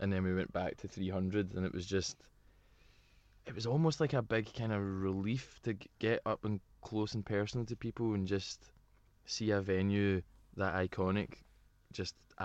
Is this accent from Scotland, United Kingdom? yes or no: yes; Glasgow, Scotland, United Kingdom; accent: Glasgow; already singing my accent, I'm from Glasgow